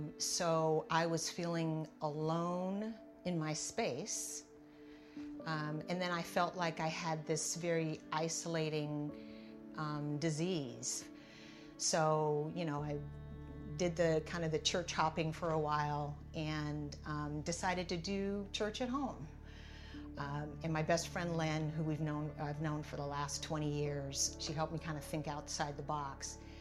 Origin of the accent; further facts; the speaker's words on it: Seattle, Washington, United States; also born or lived in Atlanta, Georgia; So I'm originally from Seattle. About 10 years ago, I decided to settle in Atlanta, Georgia.